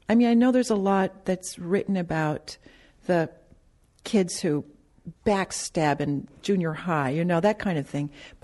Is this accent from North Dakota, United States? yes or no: yes; North Dakota, United States; I came out from North Dakota. I hadn't really left.